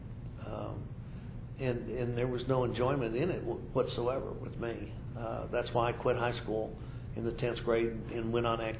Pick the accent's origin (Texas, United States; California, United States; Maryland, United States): California, United States; San Diego; born there; Well, I was a military brat. So I was born in San Diego, California in 1939, and my father was transferred shortly after that to different places.